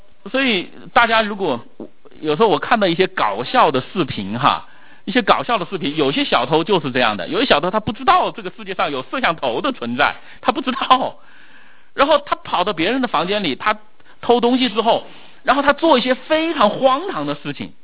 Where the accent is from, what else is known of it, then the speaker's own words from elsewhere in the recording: China; 我们中国人华人常常说什么叫人呢？